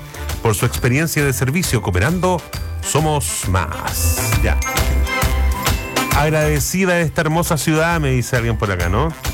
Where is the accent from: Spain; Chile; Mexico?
Chile